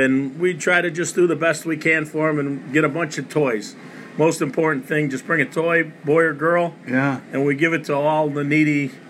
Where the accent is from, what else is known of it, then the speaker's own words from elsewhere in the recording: Chicago, Illinois, United States; I grew up in Resurrection, Jackson and Cicero.